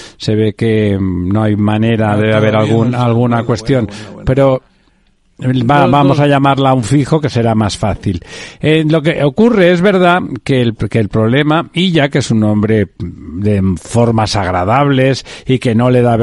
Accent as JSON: {"language": "Spanish", "country": "Spain", "said": "Pero como simplemente somos españoles, como si eso fuese casi un pecado, pues no ocurre así."}